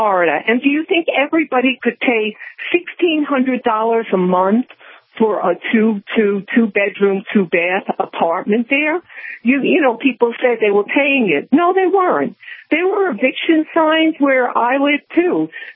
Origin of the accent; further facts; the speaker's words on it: New York City, New York, United States; I'm 70 years old, and if someone's going to jump at me or smack me, and I came from New York City originally